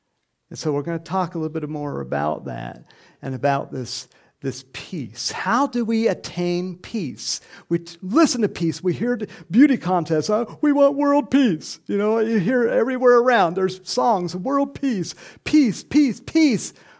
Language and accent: English; California, United States; when I grew up in California, sometimes we'd have an earthquake